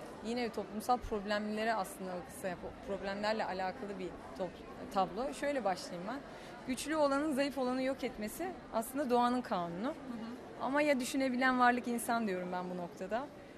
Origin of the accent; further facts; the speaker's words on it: Istanbul, Turkey; born there; 1983 yılında Haziran ayında İstanbul'da doğdum